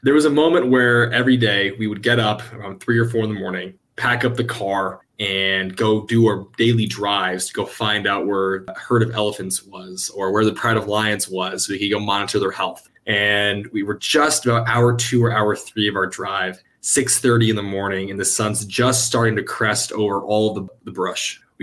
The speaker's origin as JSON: {"language": "English", "region": "Iowa", "country": "United States", "tie": "born or raised there", "said": "You know, I grew up in Iowa. Folks worked for John Deere and were very much traditional."}